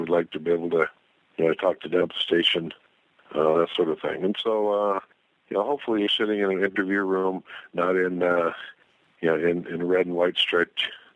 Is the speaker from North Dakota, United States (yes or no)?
no; Washington, United States; a lot of states, in fact, my home state of Washington has this law that you cannot verbally record somebody unless they know that they're being recorded.